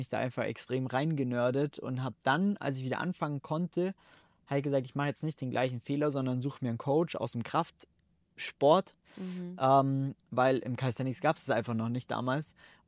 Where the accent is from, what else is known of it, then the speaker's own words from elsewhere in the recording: Bavaria, Germany; Ich komme quasi ursprünglich aus dem Allgäu.